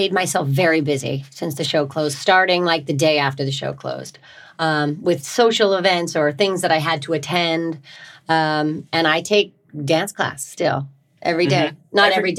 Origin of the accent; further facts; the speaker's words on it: Kentucky, United States; I'm from Kentucky. Kentucky Fried Chicken.